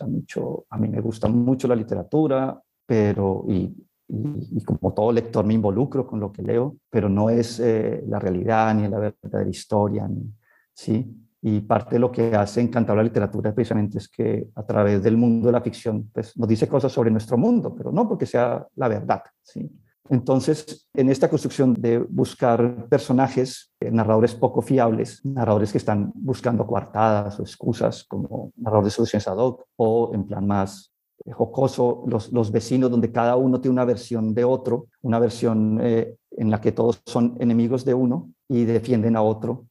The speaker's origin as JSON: {"language": "Spanish", "country": "Colombia", "said": "de estas cosas que uno tiene por el género, o por otro lado, por ser colombiano."}